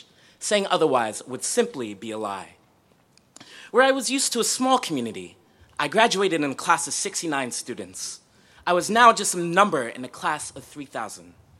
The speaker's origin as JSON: {"language": "English", "town": "Allentown", "region": "Pennsylvania", "country": "United States", "said": "I'm actually from Allentown, Pennsylvania."}